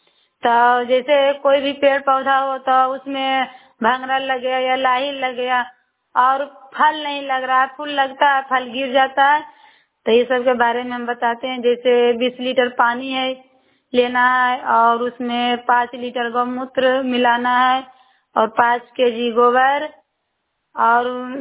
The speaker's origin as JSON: {"language": "Hindi", "town": "Pakri Barma", "region": "Bihar", "country": "India", "tie": "born or raised there", "said": "Pakri Burma Nawada जिला के रहने वाली हूँ।"}